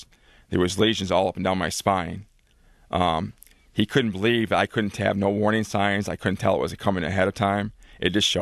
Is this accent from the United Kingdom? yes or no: no; Oscoda, Michigan, United States; one happened to be one of my best friends I grew up in Oscoda with.